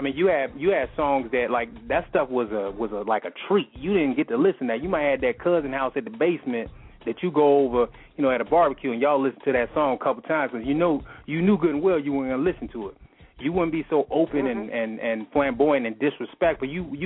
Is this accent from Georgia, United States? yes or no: yes; Atlanta, Georgia, United States; When we were younger, and I grew up in Atlanta, you know, Atlanta Public Schools, we knew who we were.